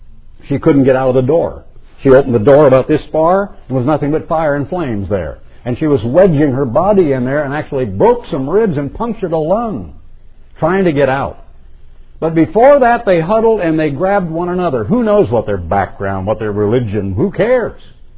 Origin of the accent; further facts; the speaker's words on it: United States; I got to tell you, as an American, I am so thankful